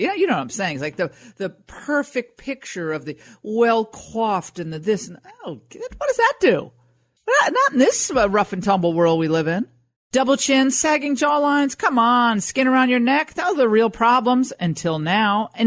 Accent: New England, United States; I know it's because I'm from New England, and I hate the fact that so much of New England is lost.

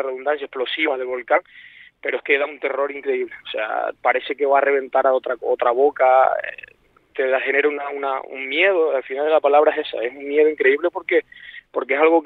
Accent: La Palma, Canary Islands, Spain; Sí, yo soy de la Palma, concretamente del lado donde está el volcán ahora mismo activo, en la zona oeste de la isla.

